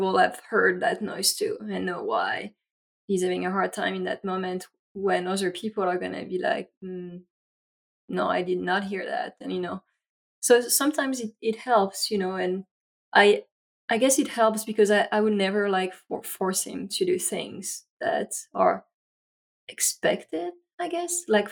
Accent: France; English is a second language; moved away as an adult; now in United States; I grew up in France, again, here with my accent.

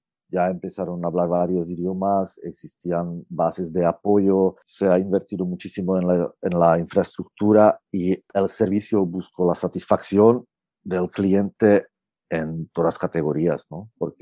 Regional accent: Moravia, Czechia; yo provengo de Moravia, soy moravo, orgullosamente

